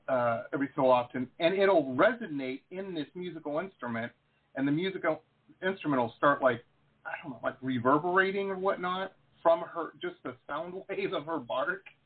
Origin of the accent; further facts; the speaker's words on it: Detroit, Michigan, United States; Well, I tell you, I grew up in Detroit.